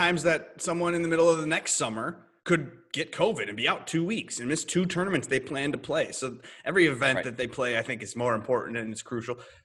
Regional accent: Minnesota, United States; I'm a Minnesotan, so that's from Minnesota.

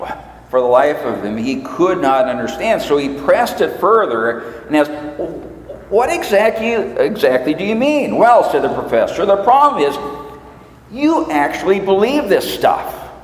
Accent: Minnesota, United States; Now, that was a song that was part of the Casey Jones Birthday Club when we were growing up in Minnesota.

